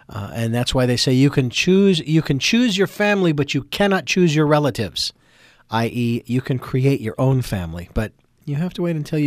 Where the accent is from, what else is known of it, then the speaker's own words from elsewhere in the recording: Phoenix, Arizona, United States; And I'm from Phoenix, Arizona, so needless to say, a lot of people don't have that.